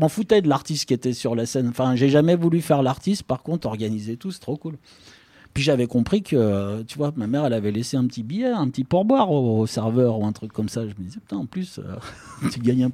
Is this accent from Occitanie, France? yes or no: no; Vénissieux, Auvergne-Rhône-Alpes, France; J'ai grandi à Vénissieux, au Minguette.